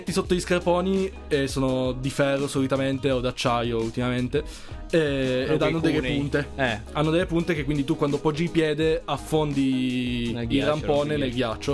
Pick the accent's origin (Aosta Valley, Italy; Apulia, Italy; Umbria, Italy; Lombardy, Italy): Aosta Valley, Italy; Aosta; born there; sono nato ad Aosta, ma ho una casa e mia nonna vive lì a Courmayeur.